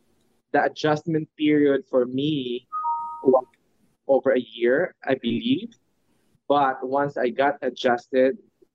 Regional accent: Philippines; That, you know, culturally, it's not acceptable for you being a Filipino.

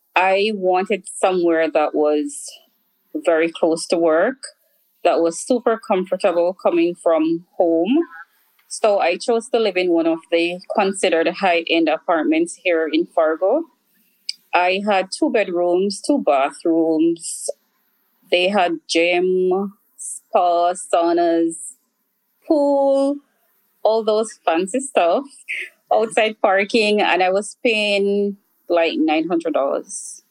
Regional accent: Jamaica; now in United States; I am from Jamaica. I have been living in the U.S.

